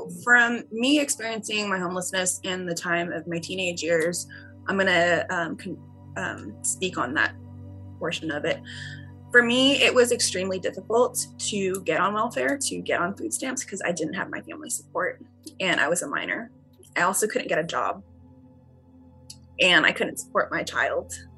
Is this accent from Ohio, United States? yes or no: no; San Jose, California, United States; I'm actually from San Jose, California.